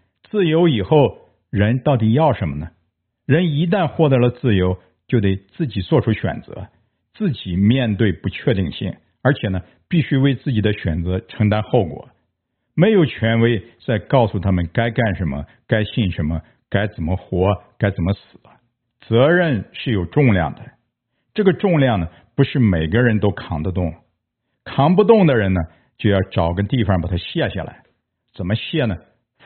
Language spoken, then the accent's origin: Chinese; China; 对于我们中国人来讲，交出自由有个更早的起点，比德国人早得多。